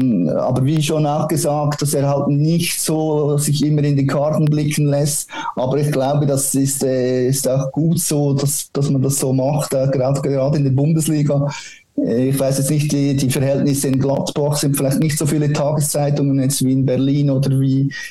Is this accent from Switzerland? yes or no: yes; Switzerland; Auch bei uns in der Schweiz